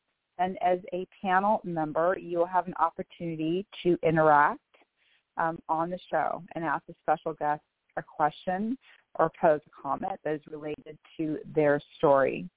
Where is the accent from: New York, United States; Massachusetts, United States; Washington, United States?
Washington, United States; Bellevue; I'm from Bellevue, Washington.